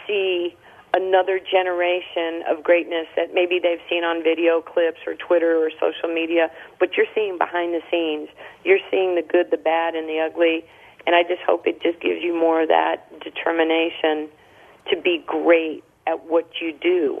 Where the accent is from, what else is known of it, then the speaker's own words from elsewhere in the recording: New York City, New York, United States; New York City has been hit hard. I'm a New Yorker.